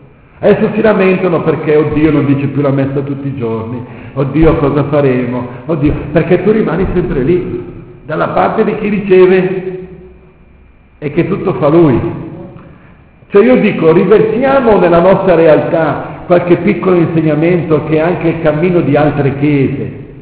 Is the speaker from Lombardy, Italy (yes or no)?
yes; Lombardy, Italy; also born or lived in London; sono lombardo della provincia di Lecco, che ho studiato a Londra e non a Roma